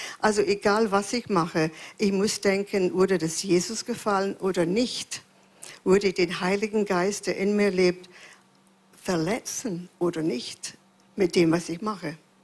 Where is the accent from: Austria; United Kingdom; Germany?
United Kingdom; Glasgow, Scotland; ich komme aus Glasgow in Schottland. Und meine Mutter war Christ, mein Vater nicht.